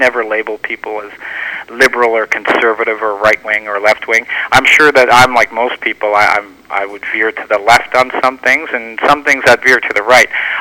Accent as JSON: {"language": "English", "town": "Waverly", "region": "Nova Scotia", "country": "Canada", "lives_now": "Vancouver, Canada", "said": "No, I'm from back east. I'm from Halifax County, what used to be called Halifax County. They've amalgamated since, a little town called Waverly."}